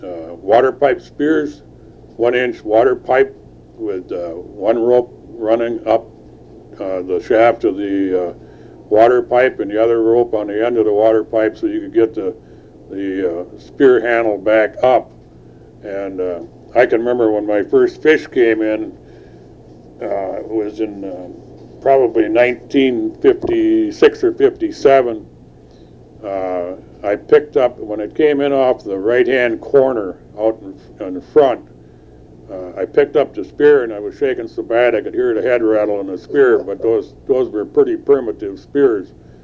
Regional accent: Neenah, Wisconsin, United States; now in Pine River, United States; I was born in Nina in 1940. I lived there until about 95, 96, and then I moved to Pine River, Wisconsin.

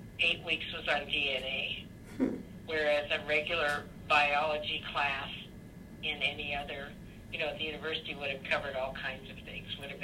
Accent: Santa Barbara, California, United States; I grew up in California, mm-hmm. in Santa Barbara, and came back to Madison for nursing school.

